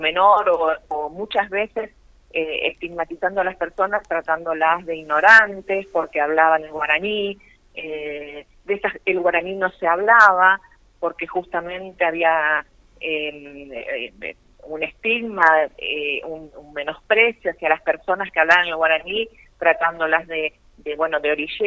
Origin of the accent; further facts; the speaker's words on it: Argentina; como argentinos